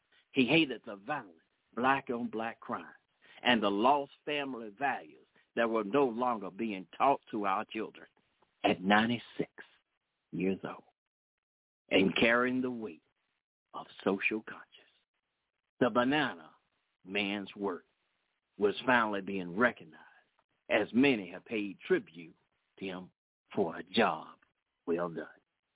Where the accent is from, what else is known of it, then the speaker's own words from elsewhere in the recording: United States; As an American and as a human being, I lend my time and energy to end hate and racism